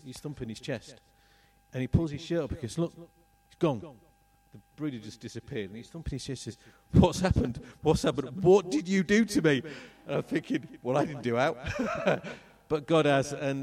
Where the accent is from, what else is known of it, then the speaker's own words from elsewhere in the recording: Leeds, Yorkshire and the Humber, United Kingdom; I'm from Leeds